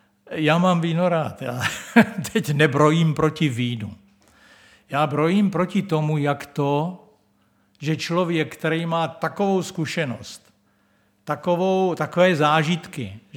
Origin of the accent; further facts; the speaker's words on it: Brno, South Moravian Region, Czechia; já jsem ze Židenice